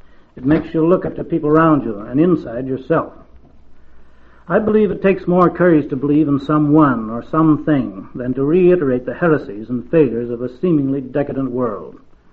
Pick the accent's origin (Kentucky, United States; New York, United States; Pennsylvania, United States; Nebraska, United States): Nebraska, United States; I was born in Nebraska and raised on the prairie by my grandparents, who gave me what few beliefs I have.